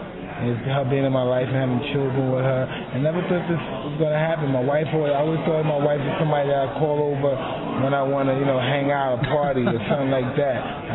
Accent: New York, United States; because I'm a New Yorker

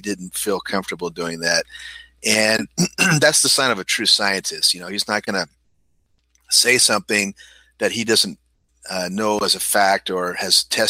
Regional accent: United States; And of course, being an American living here in California, I have ample time to get down there.

